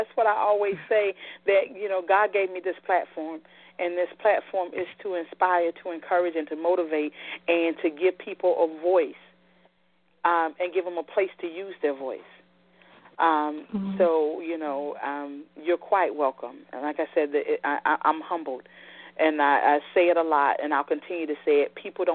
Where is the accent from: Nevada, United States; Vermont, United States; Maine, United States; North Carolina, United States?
North Carolina, United States; Tabor City; I'm starting with my community that I grew up in Tabor City, North Carolina.